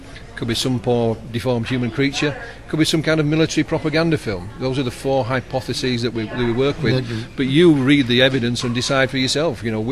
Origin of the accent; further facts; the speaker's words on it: England, United Kingdom; I mean, I'm come from England. I'm not used to all this sunshine you've got.